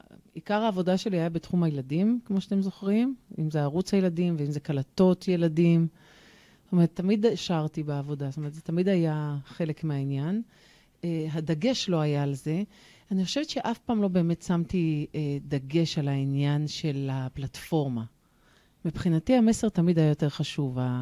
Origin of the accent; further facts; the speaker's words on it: Holon, Tel Aviv District, Israel; אני גדלתי בחולון